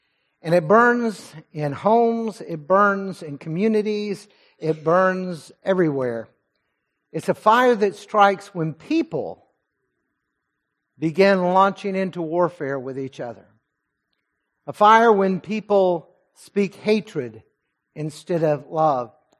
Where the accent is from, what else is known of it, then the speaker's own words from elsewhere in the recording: Texas, United States; talked about a Fort Worth Star-Telegram news report, my home state, and it was a little bit disturbing.